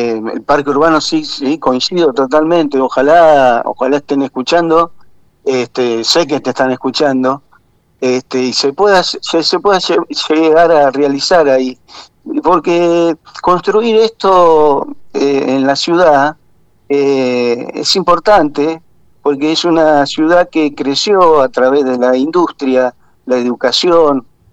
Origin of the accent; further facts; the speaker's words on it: Argentina; que nos abrace como argentino, que somos algo que necesitamos